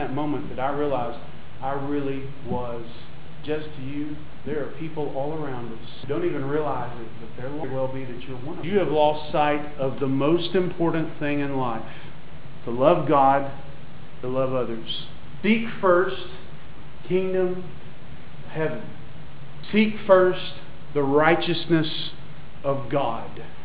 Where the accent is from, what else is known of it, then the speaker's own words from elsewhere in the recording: Woodbury, Tennessee, United States; I grew up in Woodbury, Tennessee. I don't know if any of you know where Woodbury, Tennessee is.